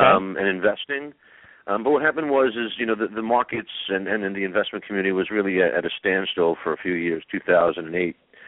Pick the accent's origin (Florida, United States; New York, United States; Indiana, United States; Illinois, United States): New York, United States; New York City; you know, I was born in Brooklyn, New York